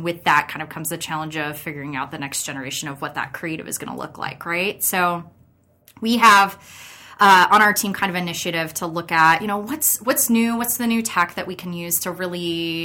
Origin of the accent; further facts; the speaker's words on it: Gretna, Nebraska, United States; I grew up out in Gretna on a farm.